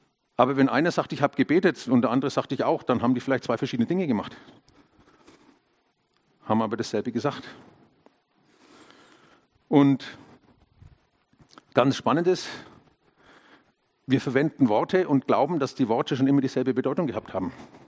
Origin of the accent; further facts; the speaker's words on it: Germany; first language German; Also ich bin in Deutschland geboren, bin in Deutschland aufgewachsen. Das heißt, ich sehe alles schon mal traditionell deutsch irgendwie.